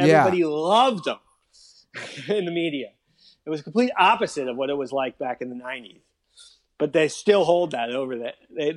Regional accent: Miami, Florida, United States; Well, I mean, I'm down here in South Florida, and I grew up in Miami, and my University of Miami fans have that complex now.

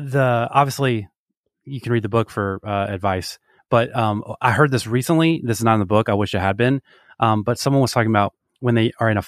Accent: United States; As an American, I will root for them.

